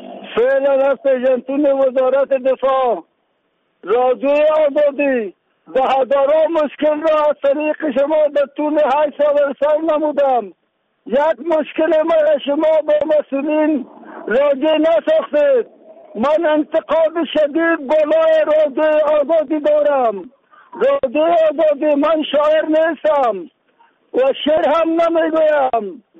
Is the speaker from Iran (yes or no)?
no; Afghanistan; من از افغانستان هستم.